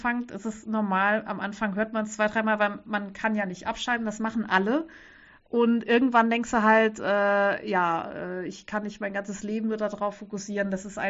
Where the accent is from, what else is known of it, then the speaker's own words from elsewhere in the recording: Saarland, Germany; das Auersmacher Wollfest, weil das so aus meiner Heimatregion ist und das ist draußen in so einem alten Bauerndorf